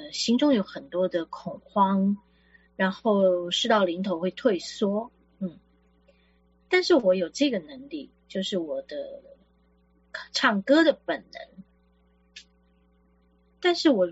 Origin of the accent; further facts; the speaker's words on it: Taipei, Taiwan; 我来自台北哈。